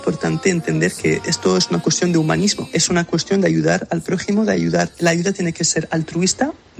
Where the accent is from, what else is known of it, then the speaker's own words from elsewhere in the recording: Morocco; yo soy musulmán, vengo de Marruecos, no tengo nada de español, no tengo nada de cristiano, mucho menos de católico